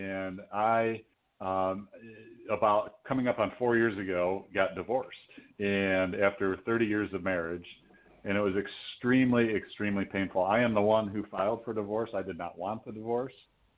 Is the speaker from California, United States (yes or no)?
no; Toledo, Ohio, United States; Well, I'm from the Toledo, Ohio area, Northwest Ohio, and in Buckeye country, and have lived here most of my life.